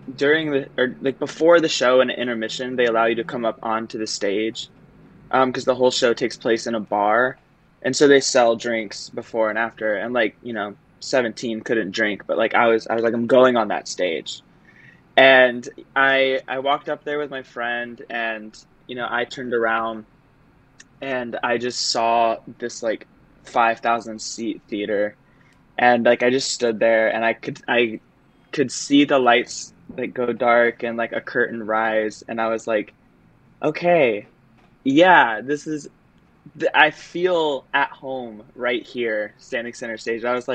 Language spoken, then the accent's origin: English; Florida, United States; I am originally from Florida and grew up doing sports and then decided I wanted to do theater.